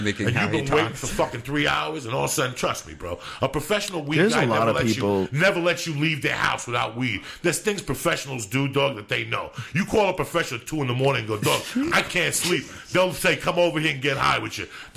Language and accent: English; Cuba; moved away; This is from the time I came from Cuba to me finding